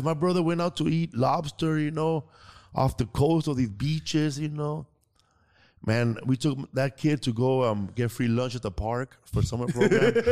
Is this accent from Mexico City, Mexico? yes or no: yes; Mexico City, Mexico; We're from Mexico City, bro.